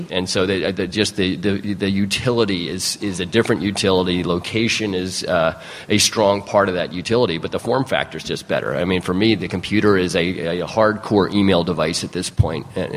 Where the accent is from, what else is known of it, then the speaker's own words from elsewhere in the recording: Portola Valley, California, United States; someone from my hometown of Portola Valley there, that is interesting to me.